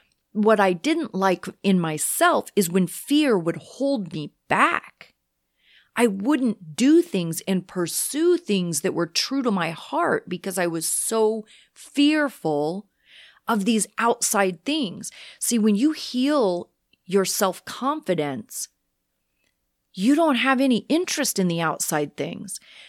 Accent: Kansas, United States; because I'm from Kansas that is totally flat. There are no canyons to hike.

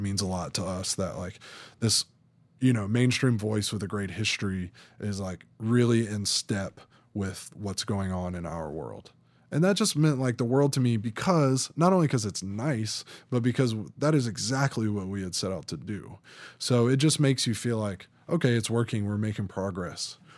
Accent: Atlanta, Georgia, United States; I was into country music growing up in Atlanta, Georgia.

